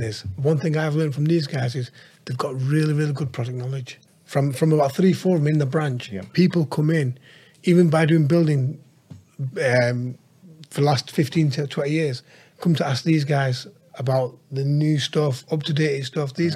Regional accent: Ashton, North West England, United Kingdom; I'm from Ashton

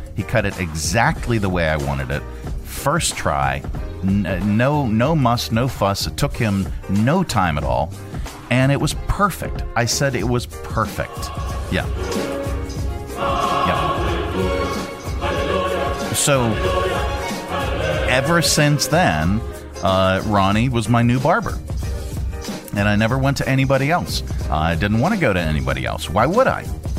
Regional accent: Pennsylvania, United States; Salvatore was back in my hometown up in Pennsylvania.

